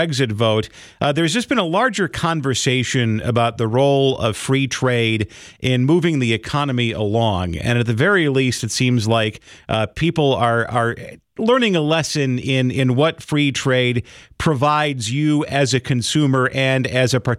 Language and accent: English; Midwest, United States; you feel like, as a Midwesterner, when it's still cold and gray, just like it is today